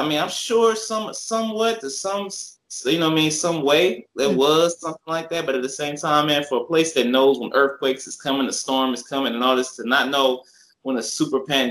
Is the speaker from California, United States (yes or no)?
yes; Los Angeles, California, United States; I grew up in L.A. Like, you know what I mean? I'm from Cali. Like, you know what I mean? So, you know, I grew up in L.A. until I was like, you know, 16 and everything like that. Moved to the Inland Empire.